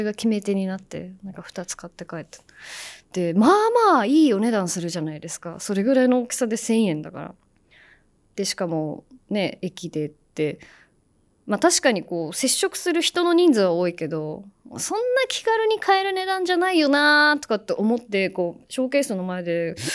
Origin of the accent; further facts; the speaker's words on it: Fukuoka, Japan; 私の地元の福岡の天神に西通りっていう通りがあるんですけど、